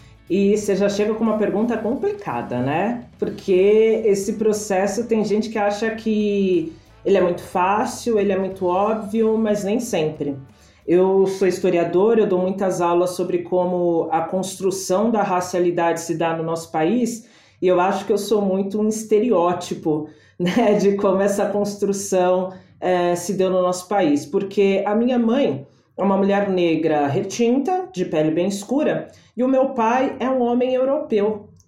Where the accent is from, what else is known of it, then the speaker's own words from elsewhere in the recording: Diadema, São Paulo, Brazil; eu nasci, cresci e me desenvolvi na periferia. Eu sou da cidade de Diadema